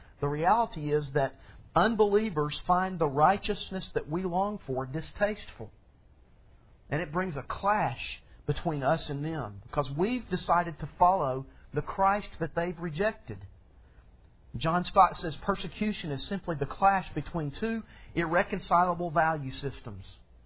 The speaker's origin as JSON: {"language": "English", "region": "Alabama", "country": "United States", "said": "Yes, I was born in Alabama even. I'm from the South."}